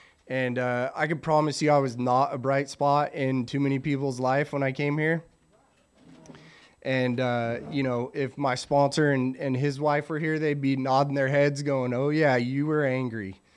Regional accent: Santee, California, United States; And so I grew up in Santee, born and raised San Diego.

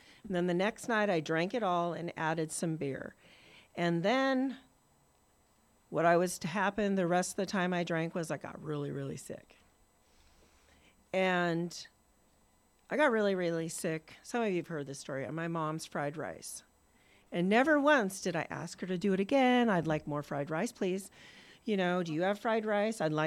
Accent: Helena, Montana, United States; And so I'm from Helena, Montana. That's where I got sober.

